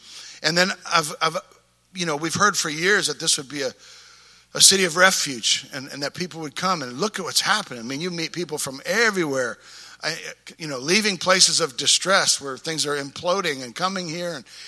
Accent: Canada; moved away; Worship wasn't even a thing back in the day when I showed up in 86. I came from Canada

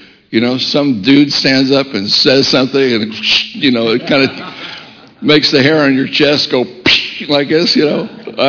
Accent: Japan; now in United States; I remember coming to the States. I was born and raised in Japan. I'm a missionary kid. I came in 1970.

